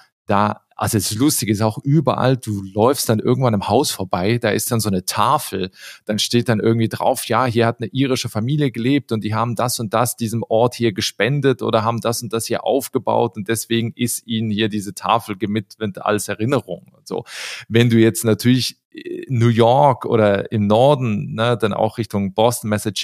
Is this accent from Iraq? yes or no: no; Basel area, Switzerland; Ich bin so in einem Dorf außerhalb von Basel aufgewachsen